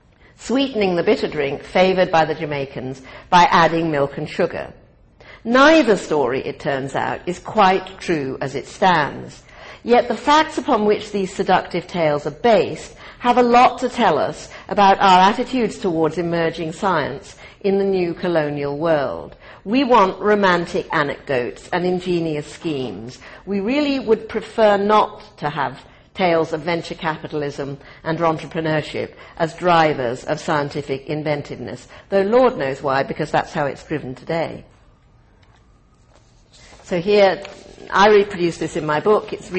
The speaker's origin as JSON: {"language": "English", "country": "United Kingdom", "said": "Now, Duke, for those of you not steeped, as we British are, in the hierarchy of the aristocracy"}